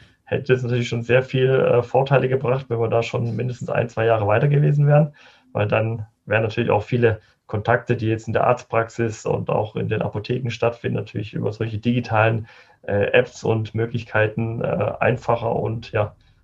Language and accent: German; Germany; Da sind wir Deutschen natürlich immer sehr, sehr detailverliebt.